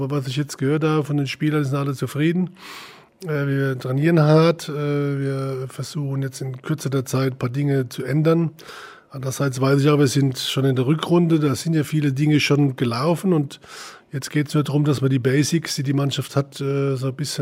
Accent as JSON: {"language": "German", "town": "Leutershausen", "country": "Germany", "tie": "born or raised there", "said": "Ich bin in Leutershausen groß geworden. Das ist ein kleines Ort."}